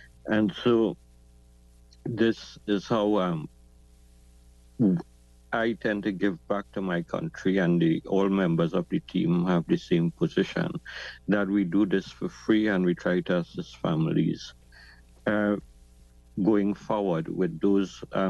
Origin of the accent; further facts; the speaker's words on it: Rio Claro, Mayaro–Rio Claro, Trinidad & Tobago; My hometown is in Rio Claro, and this is the place where I grew up. My family has a hunting background